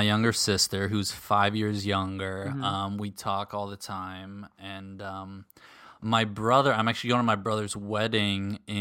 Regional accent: Minneapolis, Minnesota, United States; No, I had a very idyllic childhood. We were in the suburbs of the Twin Cities, suburbs of Minneapolis.

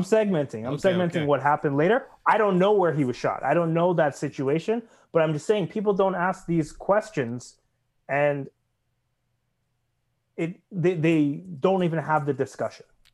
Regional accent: Toronto, Ontario, Canada; I grew up in Rexdale, so I know North Etobicoke. I know that feeling.

